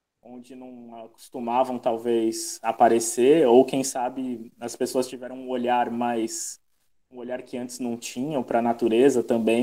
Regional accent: Santos, São Paulo, Brazil; vim de uma cidade grande aí do litoral de São Paulo, vim de Santos e tô há 15 anos morando num lugar super isolado, né?

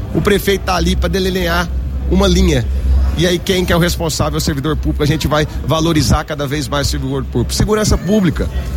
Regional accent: Rio Verde, Goiás, Brazil; a honra de ser eleito prefeito dessa amada cidade onde eu nasci e cresci. E escolhi também viver com a minha família e estar constituindo minha família.

